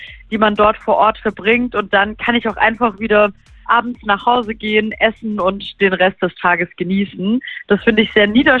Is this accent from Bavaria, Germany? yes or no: no; Stuttgart, Baden-Württemberg, Germany; born there; now in Freiburg, Germany; Ja, ich habe einen Migrationshintergrund. Meine Eltern sind in der Türkei geboren. Ich bin aber tatsächlich in Stuttgart geboren und dann quasi als Württembergerin nach Freiburg geflohen.